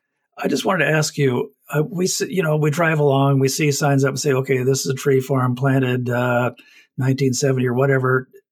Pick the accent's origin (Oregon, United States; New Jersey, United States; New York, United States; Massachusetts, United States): Oregon, United States; You know, I grew up in Southern Oregon. I grew up in forests.